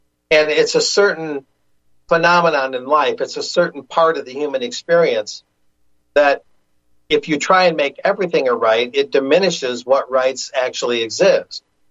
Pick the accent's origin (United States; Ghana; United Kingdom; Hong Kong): United States; Michigan; I was concerned from my home state of Michigan about Proposal 3